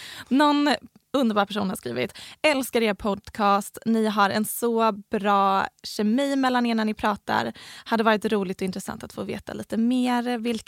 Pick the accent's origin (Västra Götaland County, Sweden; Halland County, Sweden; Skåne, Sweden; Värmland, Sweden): Skåne, Sweden; Helsingborg; Vi kommer bara från Helsingborg.